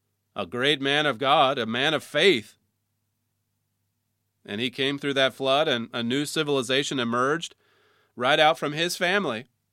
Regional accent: Oklahoma, United States; now in United Kingdom; Even when I tell people here in the UK I'm from Oklahoma, I think 99 times out of 100, it immediately goes into the song … from the play.

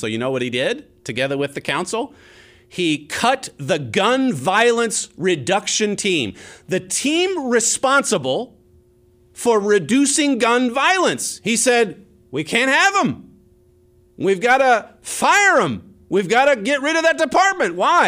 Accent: Pacific Northwest, United States; Portland, I grew up in the Northwest.

